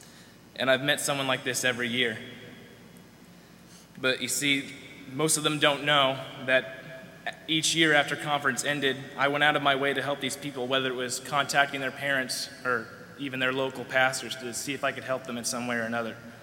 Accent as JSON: {"language": "English", "town": "Algona", "region": "Iowa", "country": "United States", "said": "I'm 19 and I'm from Algona."}